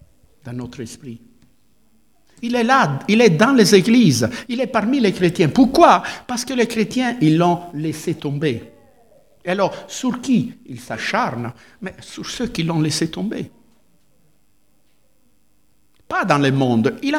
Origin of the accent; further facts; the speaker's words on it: Italy; Moi, je suis italien, parce que je suis ici, sur terre.